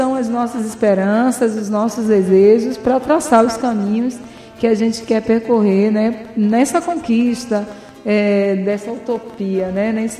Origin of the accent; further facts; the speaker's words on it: Alagoinhas, Bahia, Brazil; now in Salvador, Brazil; Eu sou da Diocese de Alagoinhas, embora eu esteja hoje morando em Salvador, mas eu venho da Diocese de Alagoinhas, né, aqui na Bahia mesmo.